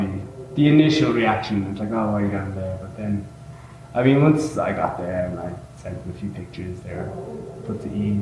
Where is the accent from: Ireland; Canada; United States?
Ireland; Drogheda; I'm from Drogheda, County Laois, Ireland. I've been traveling for about 7 months now.